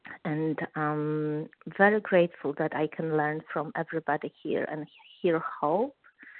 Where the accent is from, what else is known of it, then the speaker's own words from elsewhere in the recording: Los Angeles, California, United States; I'm compulsive overeater from Los Angeles.